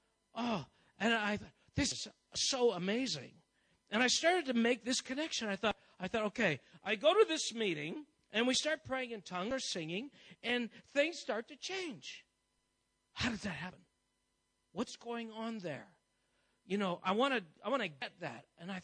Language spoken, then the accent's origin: English; Canada; I'm a Canadian. Can't work. Don't have a green visa or anything, or a green card.